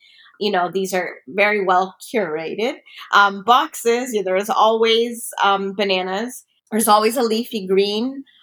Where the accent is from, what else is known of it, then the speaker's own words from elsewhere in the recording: Toronto, Ontario, Canada; I'm from Toronto.